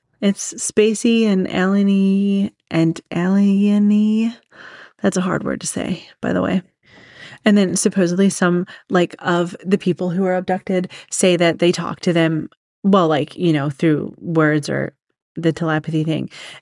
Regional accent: Briarcliff, Pennsylvania, United States; So we were at the house that I grew up in Briarcliff, if there's any Delco people listening to this.

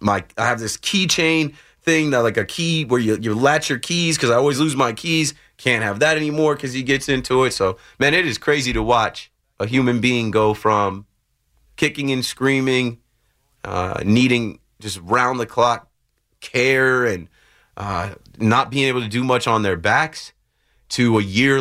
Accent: New Jersey, United States; I grew up in Monmouth County down the shore where that's right in the middle.

